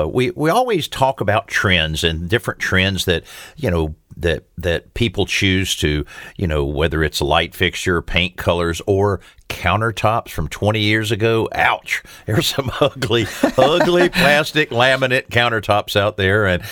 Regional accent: Marianna, Florida, United States; My hometown of Marianna really got hit hard during Hurricane Michael

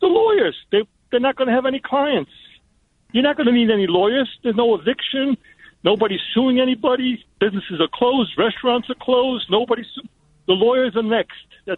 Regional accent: Romania; born there; English is a second language; And I was born in Romania. I'm lucky that I'm in this country.

